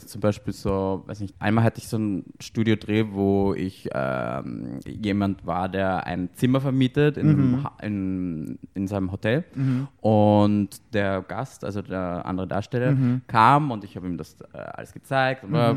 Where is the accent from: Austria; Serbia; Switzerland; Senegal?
Austria; now in Berlin, Germany; Ich lebe in Berlin, ich bin aus Österreich, bin 31 Jahre alt